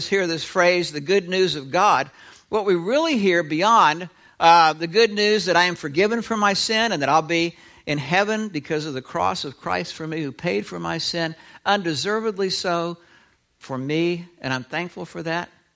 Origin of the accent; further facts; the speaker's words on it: United States; born there; I was born in America. I'm an American by birth.